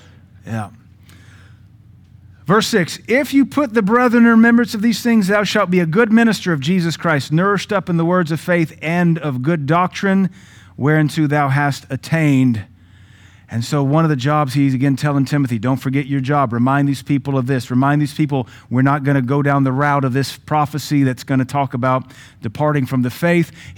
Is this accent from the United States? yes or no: yes; Seattle, Washington, United States; You know, I grew up in Seattle, which was environmental central